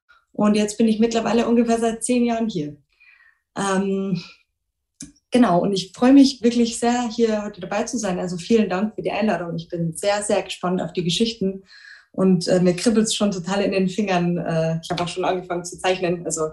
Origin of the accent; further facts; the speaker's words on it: Passau, Bavaria, Germany; now in Weimar, Germany; Ich komme ursprünglich aus Passau und bin nach Weimar gezogen, um hier an der Bauhaus-Universität visuelle Kommunikation und visuelle Kulturen zu studieren. Und jetzt bin ich mittlerweile ungefähr seit 10 Jahren hier.